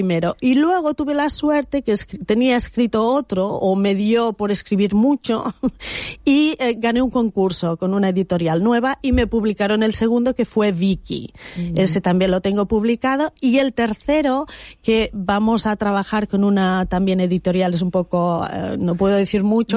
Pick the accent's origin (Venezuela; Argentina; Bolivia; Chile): Chile; Santiago, Santiago Metropolitan Region; now in Spain; llegué hace 8 años, me parece 7, 8 años, llegué de Santiago de Chile, llegué al sur de España, fue en Girola